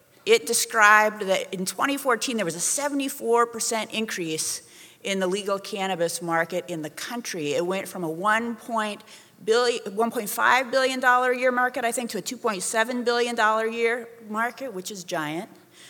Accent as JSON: {"language": "English", "region": "Oregon", "country": "United States", "tie": "born or raised there", "said": "as a kid, I grew up in Southern Oregon. So my family's actually lived in Southern Oregon in the Rogue Valley for six generations."}